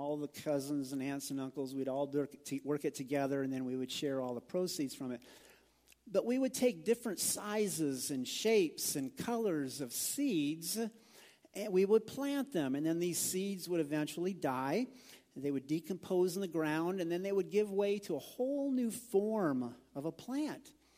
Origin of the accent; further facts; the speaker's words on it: Midwest, United States; But I grew up back in the Midwest, and there were billions upon billions upon billions of snowflakes.